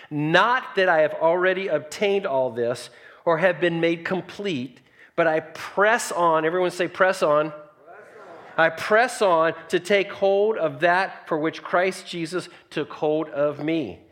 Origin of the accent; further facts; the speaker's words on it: Nashville, Tennessee, United States; I was raised in a Jewish family, so I grew up in Nashville, Tennessee. And as a Jewish kid, I went to synagogue every Saturday.